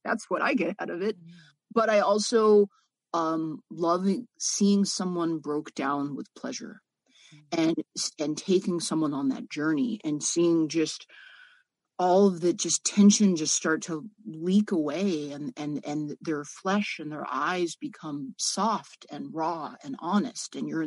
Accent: San Francisco, California, United States; born there; I was born in San Francisco.

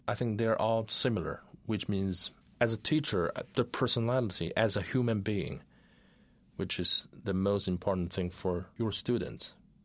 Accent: Tianjin, China; parents, they're both singers, so they were the classmates in the Tianjin Conservatory of Music from my hometown, and that's how they met.

